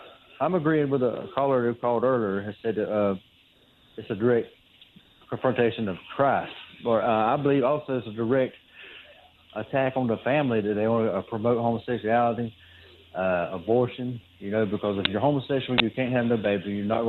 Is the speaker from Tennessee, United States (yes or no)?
no; Georgia, United States; I'm from Georgia, and they got.